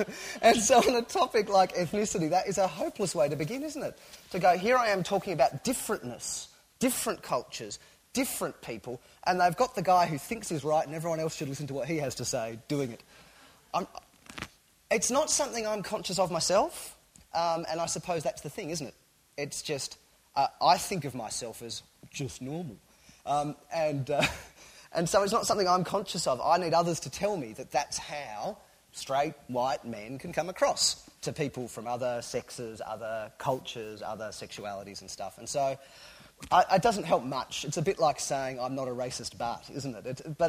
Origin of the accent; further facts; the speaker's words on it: Australia; I don't think that being Australian is a really crucial part of my identity, but that's my background.